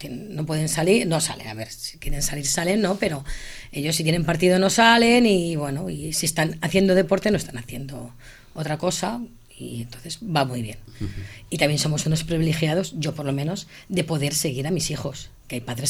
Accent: Castile and León, Spain; Yo vengo de un pueblo de Salamanca

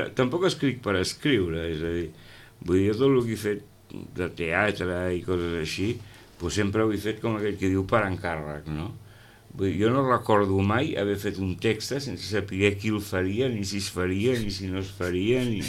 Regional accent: Catalonia, Spain; jo que soc català, amb això em va anar pues, la mar de bé

